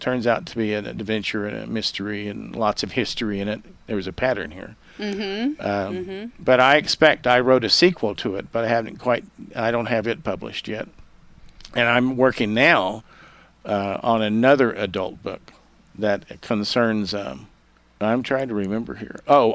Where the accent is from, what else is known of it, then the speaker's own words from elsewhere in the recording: Texas, United States; Well, I grew up in Texas, just over north of Amarillo.